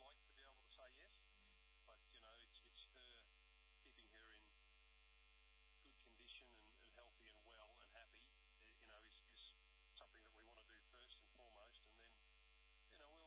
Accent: Brisbane, Queensland, Australia; you know, because I'm from Brisbane, but all over Queensland

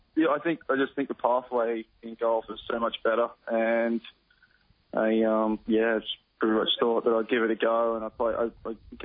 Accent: Inverell, New South Wales, Australia; also born or lived in Taree; Born in Taree, and I grew up in Inverell. Yeah.

